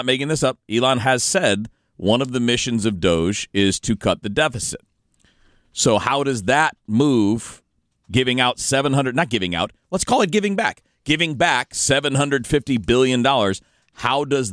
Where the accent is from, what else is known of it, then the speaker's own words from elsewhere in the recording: Canada; Legitimate tip from growing up in the Great White North.